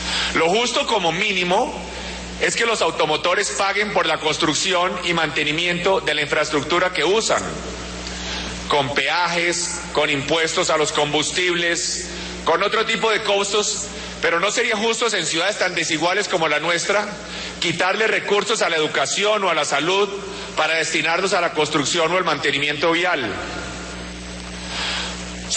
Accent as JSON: {"language": "Spanish", "region": "Bogotá", "country": "Colombia", "said": "como bogotano"}